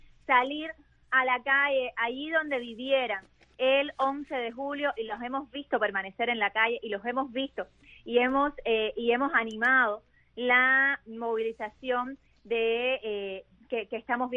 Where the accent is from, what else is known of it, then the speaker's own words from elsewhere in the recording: Cuba; nosotros como cubanos